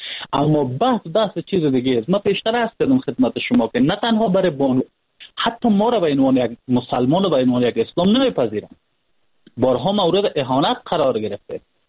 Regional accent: Panjshir, Afghanistan; ما خودم از پنجشیر هستم

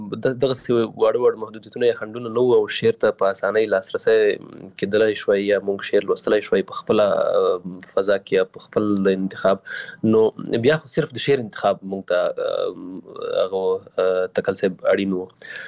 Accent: Paktika, Afghanistan; born or raised there; also born or lived in Waziristan, Pakistan

